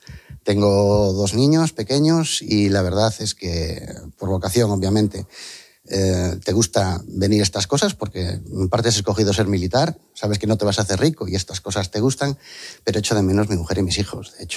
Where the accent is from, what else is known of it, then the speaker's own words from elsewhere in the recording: Cambados, Galicia, Spain; Yo soy de Cambados.